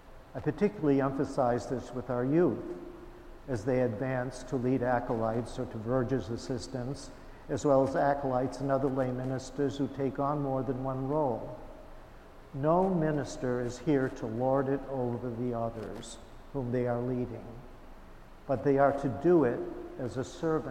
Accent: Fitchburg, Massachusetts, United States; Once she even brought me to Christ Church Episcopal in Fitchburg, my hometown, my first visit to an Episcopal church.

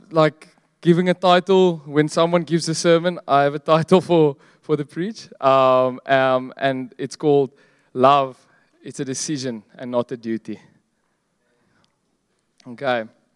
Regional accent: Johannesburg, Gauteng, South Africa; I'm a second-year Bible school student at TMT. And I come all the way from Joburg, okay?

